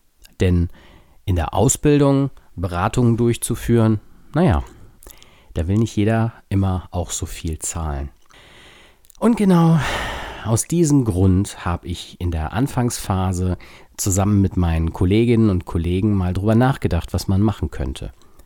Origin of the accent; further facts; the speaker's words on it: Bad Honnef, North Rhine-Westphalia, Germany; dass ich bereits schon in frühen Jahren öfter mal zum Nachdenken und um Ruhe zu finden bei uns in Bad Honnef tatsächlich auf die Insel gegangen bin.